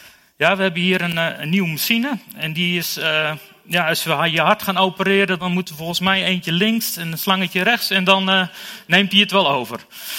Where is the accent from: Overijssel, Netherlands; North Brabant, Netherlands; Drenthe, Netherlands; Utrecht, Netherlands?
North Brabant, Netherlands; Werkendam; ik ben opgegroeid in Werkendam, dat is een beetje de Bijbelbelt van het zuiden, zeg maar.